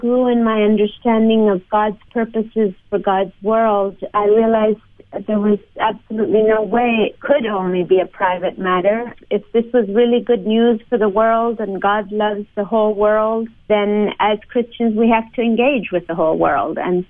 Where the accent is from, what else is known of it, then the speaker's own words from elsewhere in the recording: Argentina; Growing up in Argentina, very engaged in a local church that had a very broad understanding of the calling that God gives God's people in God's world.